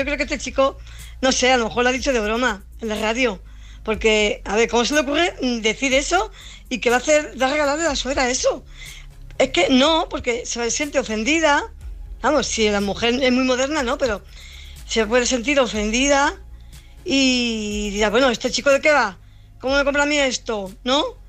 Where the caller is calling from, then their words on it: Fuenlabrada, Community of Madrid, Spain; de Fuenlabrada y acabo de escuchar el tema